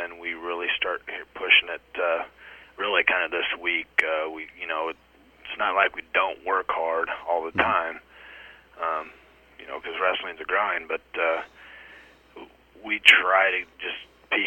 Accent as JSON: {"language": "English", "town": "Smith Center", "region": "Kansas", "country": "United States", "said": "I am proud to be we are from Smith Center, and we're proud to be in the MCL and a part of that Northwest Kansas League as well."}